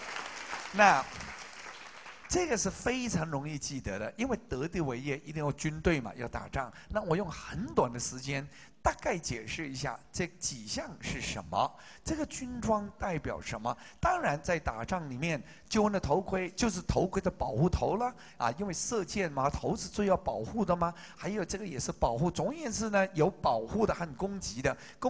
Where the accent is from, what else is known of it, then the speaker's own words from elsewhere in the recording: China; 那通常我们中国人、华人都比较右用右手嘛哈